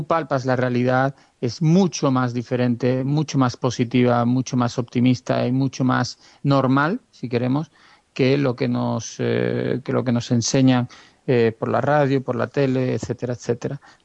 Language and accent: Spanish; Spain; yo no tengo ciudadanía israelí, yo nací en España y he vivido en España toda mi vida